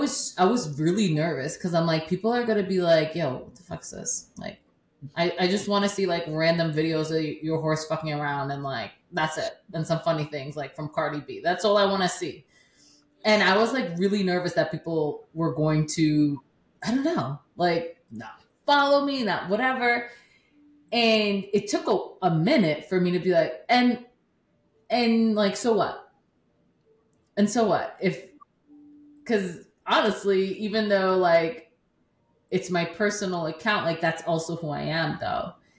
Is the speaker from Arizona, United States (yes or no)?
no; Vermont, United States; I grew up in Vermont, like, I'm Dominican, I ride horses, I sound like Bernie Sanders half the time.